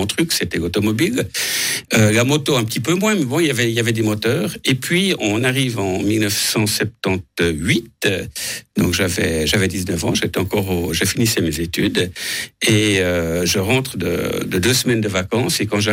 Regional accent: Valangin, Neuchâtel, Switzerland; born there; moi je suis né à Valangin.

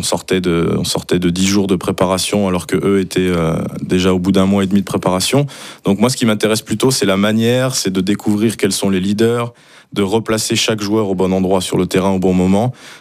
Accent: Centre, France; Je suis gaulois, j'ai 35 ans et je suis originaire du centre de la France. J'ai fait mes classes à Châteauroux, après je suis parti dans le Jura français, à Saint-Claude, pendant 6 ans.

